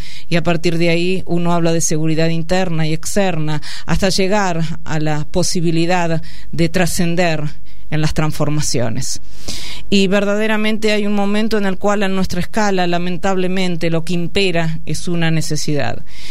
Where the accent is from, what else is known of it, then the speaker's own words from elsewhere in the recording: Argentina; es una vergüenza para nosotros como argentinos